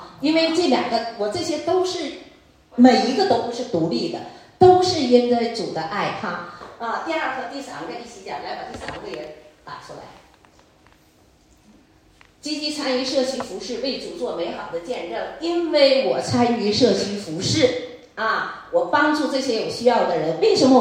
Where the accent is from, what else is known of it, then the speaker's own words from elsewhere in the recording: Northeast China, China; also born or lived in Singapore; 我那个时候就东北人，我说很仗义嘛